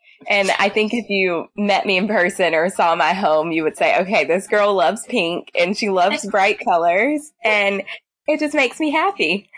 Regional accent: Spartanburg, South Carolina, United States; now in Charleston, United States; So like Dawn said … I am from Spartanburg, South Carolina. I moved to Charleston about 10 years ago, which is kind of crazy to say out loud, but I came here to the College of Charleston and just stayed after graduating.

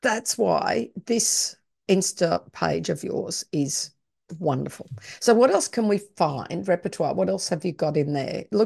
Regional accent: Australia; maybe I love it because I'm Australian.

